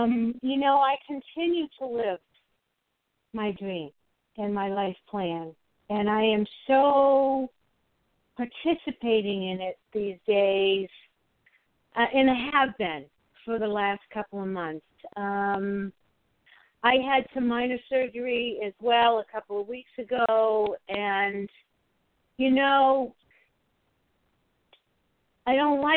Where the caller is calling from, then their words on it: Arizona, United States; from Arizona.